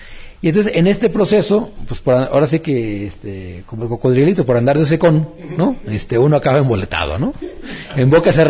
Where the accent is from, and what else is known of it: Mexico